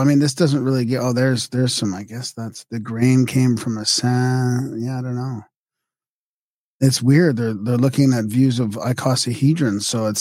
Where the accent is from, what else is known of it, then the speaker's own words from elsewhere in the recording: Vancouver, British Columbia, Canada; I just realized you grew up like I grew up in Vancouver, so we used to go down as kids camping in your neck of the woods all the time